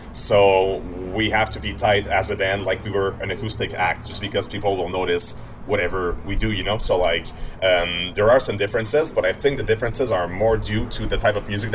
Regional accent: Fredericton, New Brunswick, Canada; even if we're from Fredericton, me and Josh both have Moncton connections.

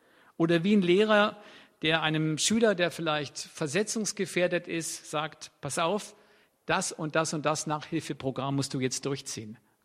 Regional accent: Baden-Württemberg, Germany; Das ist für mich als Schwabe super.

